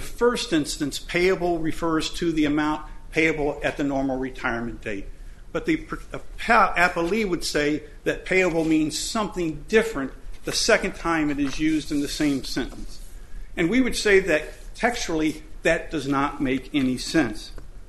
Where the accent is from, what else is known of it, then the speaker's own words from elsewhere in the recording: St. Louis, Missouri, United States; I'm from St. Louis